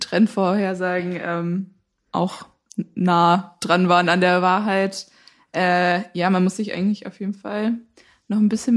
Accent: Frankfurt, Hesse, Germany; ich komme ja aus Frankfurt, deswegen war das in aller Munde da.

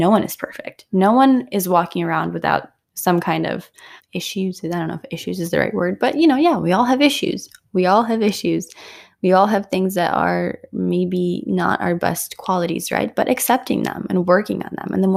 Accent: Ukraine; English is a second language; And my lisp was because I grew up in Ukraine and I had to learn English at the age of 10.

